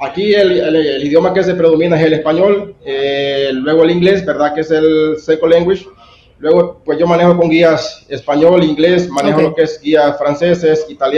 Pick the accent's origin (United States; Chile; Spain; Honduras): Honduras; moved away; yo vengo de Tierra Firme, llegué a la isla hace 25 años y soy de Honduras y vivo aquí en la isla.